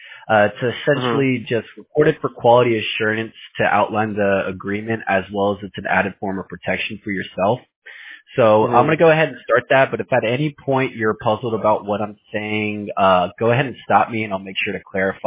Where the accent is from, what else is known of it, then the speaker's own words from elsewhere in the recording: Houston, Texas, United States; I'm from Houston.